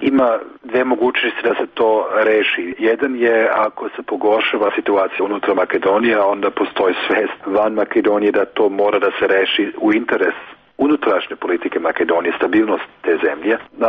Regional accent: Luxembourg; ja sam iz Luksemburga

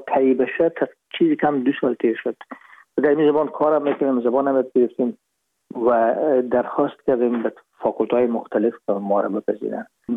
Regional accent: Herat, Afghanistan; moved away as an adult; now in Hamburg, Germany; رفتیم از کابل به هرات و پیش که فاکولته رو پایان برسانیم یا دیپلم بگیریم از هرات از طریق زمینی داخل مرز ایران شدیم

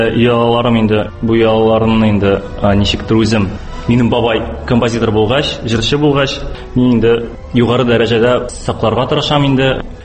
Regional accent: Kazan, Tatarstan, Russia; born there; Мин Казанда тудым, без күчтеп Кишалыга, хәзер мин кирип кайттым бу шәһәргә. Яраткан шәһәремә әйе.

